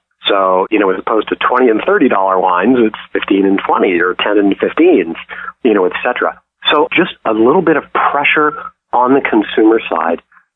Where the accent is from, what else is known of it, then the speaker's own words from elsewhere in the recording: San Francisco Bay Area, California, United States; And I grew up in the Bay Area. I've had a front row seat for what's kind of happened around here, and especially in San Francisco